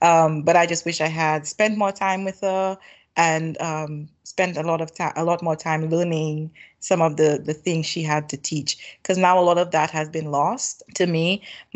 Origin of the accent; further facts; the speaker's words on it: St. Lucia; growing up in St. Lucia, my life, I would say, was very rich in a lot of different ways